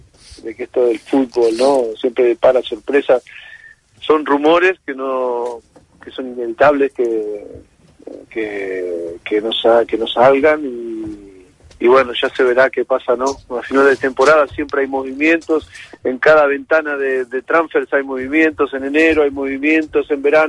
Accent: Argentina; más siendo argentino y siendo de Newell

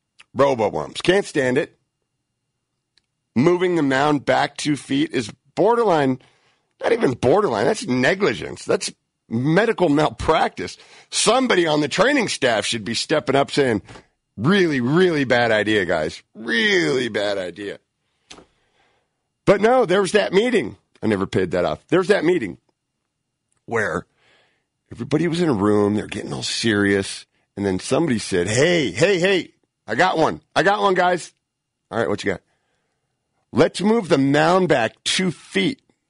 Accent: Redwood City, California, United States; I live in the Bay Area. I'm from the Bay Area. I root for the Bay Area.

